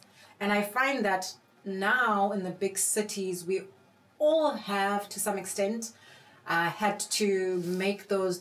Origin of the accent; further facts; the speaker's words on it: Eastern Cape, South Africa; born there; Like, I was born in the Eastern Cape